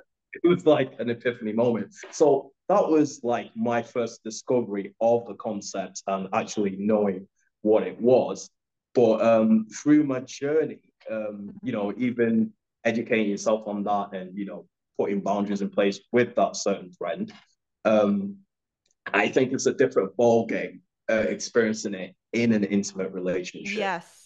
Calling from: Lagos, Nigeria; Yeah, I'm actually dialing in from Lagos, Nigeria. So some people who don't know where that is, it's actually on the west coast of Africa. So pretty hot there.

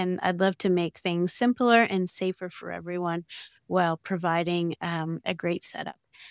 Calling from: Canada; I'm calling from Canada.

